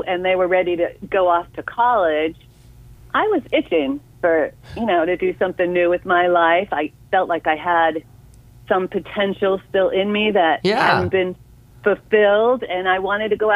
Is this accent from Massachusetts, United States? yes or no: yes; Massachusetts, United States; moved away as an adult; now in Florida, United States; I was originally from Massachusetts, and I came to Florida with my corporate job.